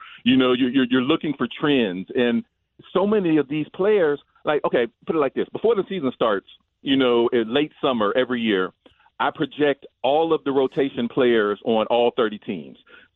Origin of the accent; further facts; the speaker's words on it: Dayton, Ohio, United States; I'm from Dayton, Ohio, so I got to start out with a hoo-day to Bengals Nation.